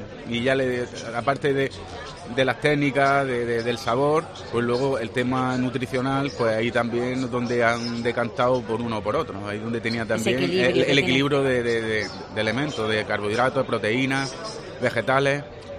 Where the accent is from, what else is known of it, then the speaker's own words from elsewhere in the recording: Benadú, Andalusia, Spain; Sí, soy de Benadú, de un pueblo muy cerquita de la capital, uh-huh. Pero sí, soy de Almería.